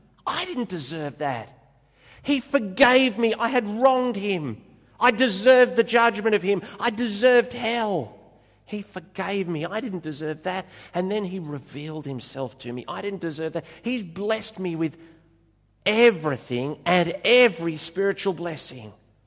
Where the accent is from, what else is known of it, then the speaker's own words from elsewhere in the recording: Australia; born there; because I was born in Australia and not in the Sudan.